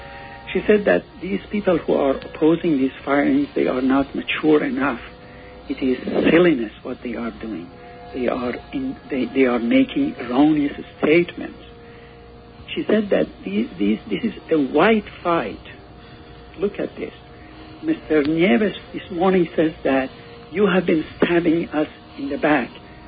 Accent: Iran; I'm from Iran

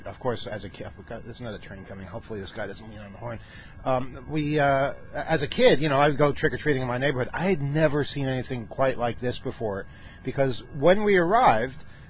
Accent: New York, United States; But still, you know, I'm from New York. I'm used to things always being there and running constantly and not looking as nice.

